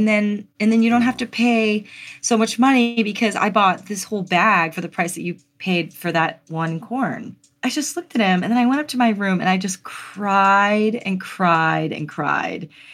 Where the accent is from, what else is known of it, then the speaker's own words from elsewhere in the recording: Hawaii, United States; Japanese culture I was very familiar with because I was born and raised in Hawaii